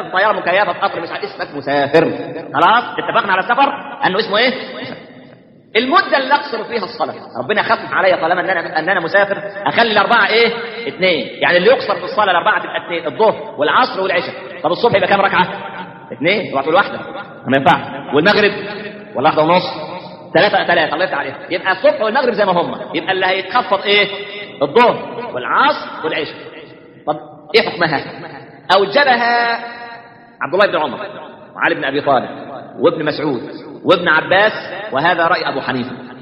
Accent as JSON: {"language": "Arabic", "town": "Minya", "region": "Minya Governorate", "country": "Egypt", "said": "انا فاكر زمان على المحطه ها عندنا في المنيا"}